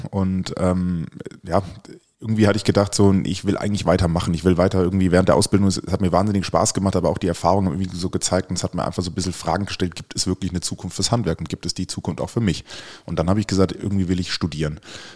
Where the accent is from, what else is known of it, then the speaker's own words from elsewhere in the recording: Wiesbaden, Hesse, Germany; ich komme ursprünglich aus Wiesbaden